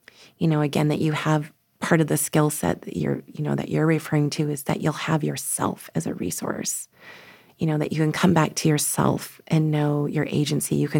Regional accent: Missoula, Montana, United States; I was born and raised in Missoula.

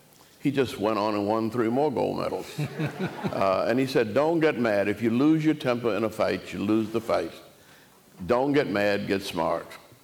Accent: New Orleans, Louisiana, United States; You know, I almost think I was born into it in New Orleans. I grew up in a neighborhood with an Irish grocery store on one corner, an Italian bar, and the Nazi party on the third corner.

